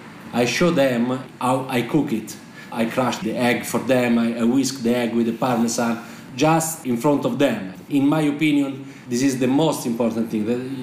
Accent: Viterbo, Lazio, Italy; English is a second language; I come from Viterbo, so Viterbo is in the center of Italy.

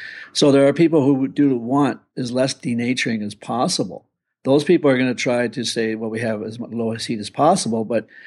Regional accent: Canada; even though I'm Canadian, I still grew up on Fahrenheit until we switched back in the late 70s, early 80s to metric.

